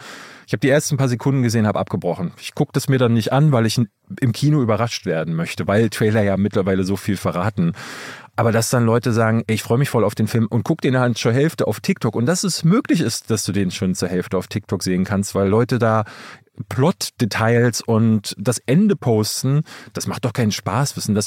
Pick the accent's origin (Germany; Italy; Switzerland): Germany; East Germany; nee, ich bin ja in der DDR groß geworden. Das heißt, wir hatten DDR-Fernsehen.